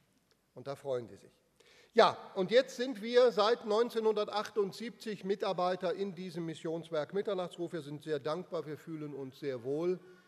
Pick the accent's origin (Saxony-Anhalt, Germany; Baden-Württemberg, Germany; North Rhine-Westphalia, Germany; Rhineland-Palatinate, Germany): North Rhine-Westphalia, Germany; Cologne; Ich komme ursprünglich aus dem Kölner Raum.